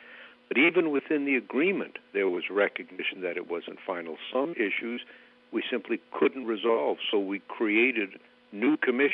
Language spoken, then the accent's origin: English; United States; I'm an American, proud of it, always will be